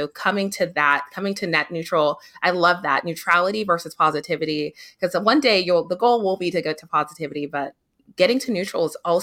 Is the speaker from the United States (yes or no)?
no; Nigeria; I'm Nigerian, but I grew up in the Western society